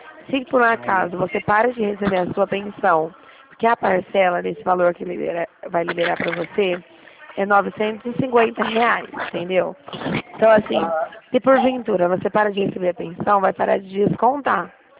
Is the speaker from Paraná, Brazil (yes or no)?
no; Dracena, São Paulo, Brazil; Eu sou de Dracena, não sei se você conhece aqui.